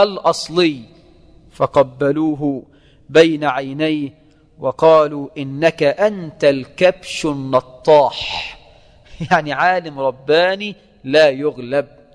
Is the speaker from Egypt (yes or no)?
yes; Egypt; هذا عندنا في مصر، ما ينفعش